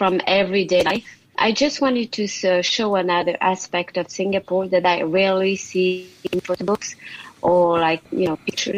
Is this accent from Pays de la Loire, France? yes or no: no; Paris, Île-de-France, France; English is a second language; even though, you know, I grew up in Paris, it's a lot like the way I live, because we have also a lot of buildings.